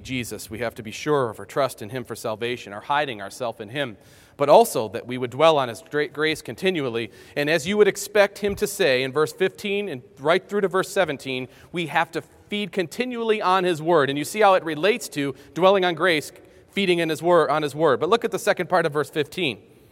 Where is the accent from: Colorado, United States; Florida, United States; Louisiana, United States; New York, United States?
New York, United States; Grand Island; I grew up near Niagara Falls, and we'd swim, and I lived on an island called Grand Island.